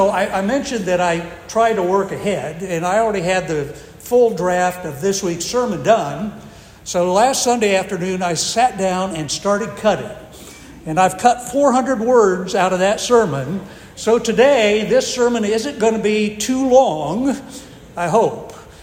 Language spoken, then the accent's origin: English; Indiana, United States; The setting was my hometown church in Indiana. The year was 1968, nearly 60 years ago.